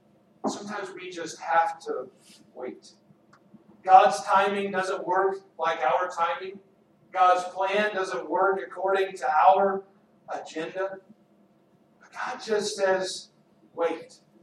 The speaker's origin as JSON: {"language": "English", "region": "Texas", "country": "United States", "tie": "born or raised there", "said": "if you ever played high school football, and I grew up in Texas, two-a-days were a national holiday."}